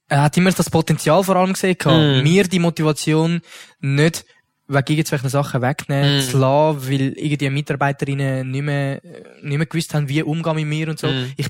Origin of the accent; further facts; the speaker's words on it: Gommiswald, St. Gallen, Switzerland; in Gomiswald, dort, wo ich herkomme und wo ich auch heute noch wohne, das ist mega konservativ dort.